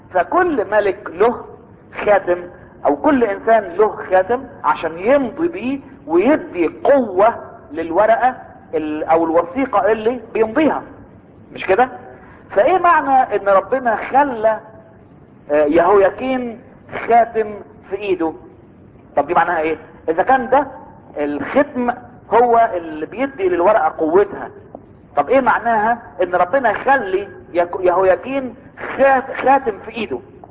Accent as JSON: {"language": "Arabic", "country": "Egypt", "said": "ختم النسر اللي بيخلي الورق عندنا في مصر له قوة يعني نفاذة"}